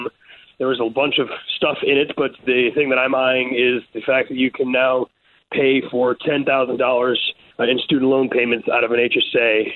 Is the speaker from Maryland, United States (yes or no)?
yes; Maryland, United States; now in Baltimore, United States; I grew up in Howard County, about a 5-minute walk from the north of the Montgomery County line.